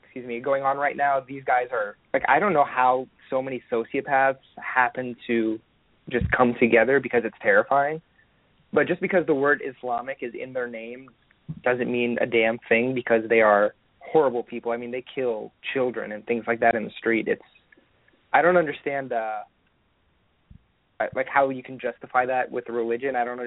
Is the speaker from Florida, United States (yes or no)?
yes; Florida, United States; now in Dallas, United States; I'm in Dallas, Texas now, but I grew up in Florida, which is not much better.